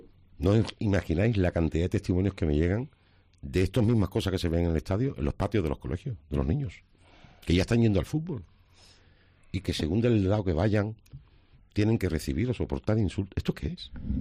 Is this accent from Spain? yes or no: yes; Jerez de la Frontera, Andalusia, Spain; ya como soy de Jerez, me da lo mismo uno que otro